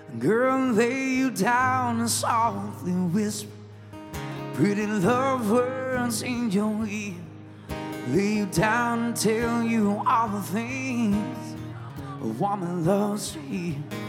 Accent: Selma, Alabama, United States; I'm from the great state of Alabama. We used to meet halfway between my hometown of Selma, Alabama, and my dad's town where he lived in Jackson, Alabama.

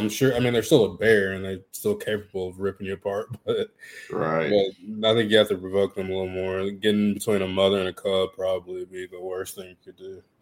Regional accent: Savannah, Georgia, United States; Like I grew up in Savannah

